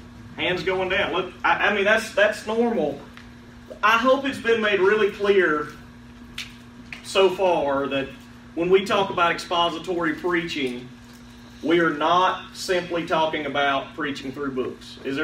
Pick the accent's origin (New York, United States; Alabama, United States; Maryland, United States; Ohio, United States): Alabama, United States; I'm from Alabama. This is obviously a Yankee.